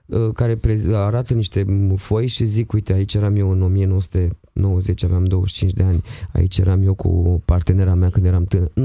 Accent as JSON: {"language": "Romanian", "country": "Romania", "said": "Am fost acum, am fost la psiholog, ca tot român."}